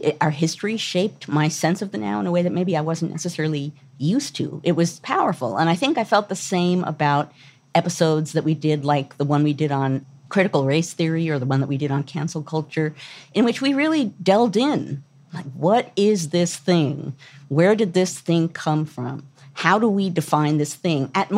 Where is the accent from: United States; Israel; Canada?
United States; And then as American women, we have a lot of feelings about it.